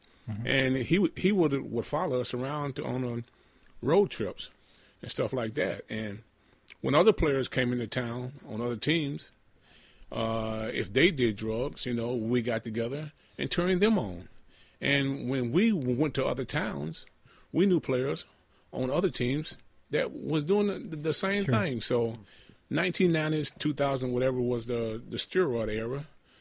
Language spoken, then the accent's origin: English; South Carolina, United States; And all through my years of growing up in South Carolina, you know, I might have smoked a little pot once in a while